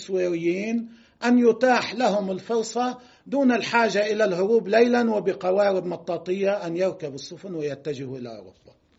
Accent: Lebanon; نحن لدينا قانون في لبنان يمكن العمل طبقا للقانون، ولدينا جميعا كلبنانيين أخلاق وأعراف وتقاليد ودين،

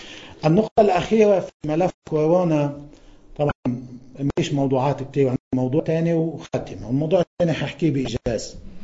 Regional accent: Lebanon; أنا كمواطن لبناني

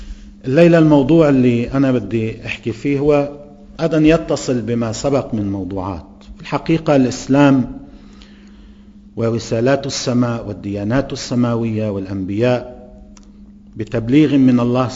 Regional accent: Lebanon

